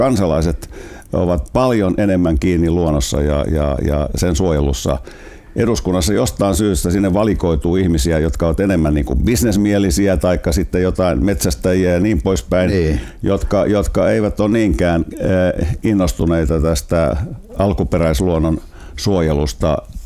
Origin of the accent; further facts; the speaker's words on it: Helsinki, Uusimaa, Finland; Minä nimittäin asuin pikkupoikana siinä Toukolassa.